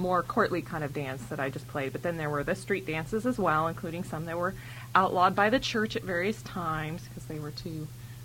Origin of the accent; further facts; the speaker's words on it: California, United States; also born or lived in Minnesota; I was actually born in Minnesota, but then grew up mainly in California and played folk guitar for quite a while.